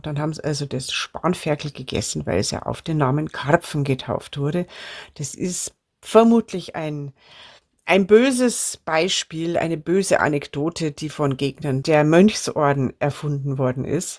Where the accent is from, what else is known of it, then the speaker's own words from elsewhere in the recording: Bavaria, Germany; Bei uns in Bayern waren die Fastenspeisen bei die einfachen Leuten eher Nudeln und Mehlspeisen